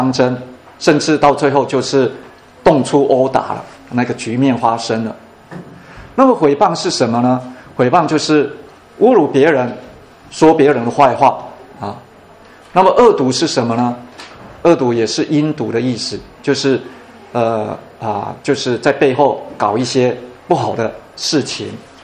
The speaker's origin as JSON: {"language": "Chinese", "country": "China", "said": "虽然日本人我们中国人有那些历史背景，我们恨日本人哈，因为日本侵略中国"}